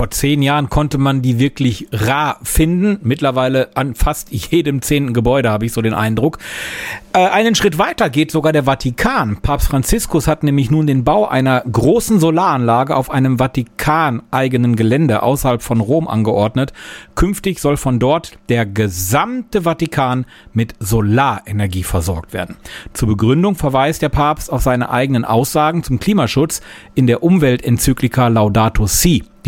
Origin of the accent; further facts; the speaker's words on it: North Rhine-Westphalia, Germany; ich komme selber aus dem Ruhrgebiet